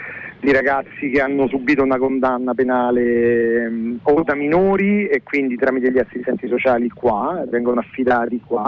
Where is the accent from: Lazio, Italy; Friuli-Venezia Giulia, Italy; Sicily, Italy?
Lazio, Italy; Rome; Quindi io sono nato e cresciuto nella Borgata Alessandrina, che è la borgata adiacente al quartiere di Centocelle.